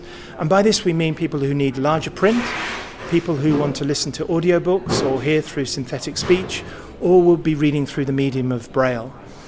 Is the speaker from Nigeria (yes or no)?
no; United Kingdom; So it's wonderful as a Brit to now be running this type of event here in the UK together with RNIB.